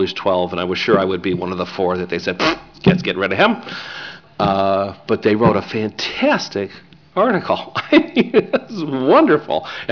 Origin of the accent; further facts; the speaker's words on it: Illinois, United States; In my hometown in Illinois, I always get asked